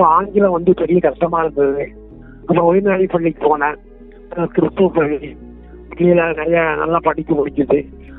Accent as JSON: {"language": "Tamil", "region": "Tamil Nadu", "country": "India", "tie": "born or raised there", "lives_now": "Tiruppur, India", "said": "எனக்கு 69 வயது ஆகிறது. நான் வந்து திருப்பூர் மாவட்டம் திருப்பூர்ல இருக்கேன். நான் வந்து கோவை மாவட்டத்தில் இருந்த ஒரு சிறந்தாளி அப்படிங்கிற ஒரு சின்ன கிராமத்துல பிறந்து வளர்ந்தேன்."}